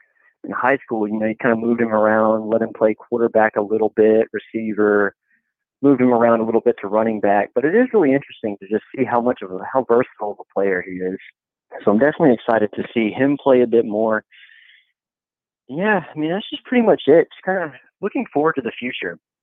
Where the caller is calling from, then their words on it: Ruston, Louisiana, United States; from Ruston, Louisiana.